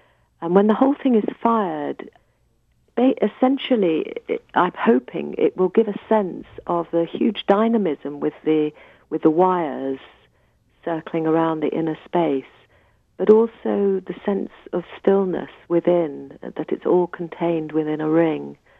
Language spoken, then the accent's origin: English; London, United Kingdom; even though I was brought up in London, we walked in the countryside a lot in Scotland and in the southwest of England on Dartmoor.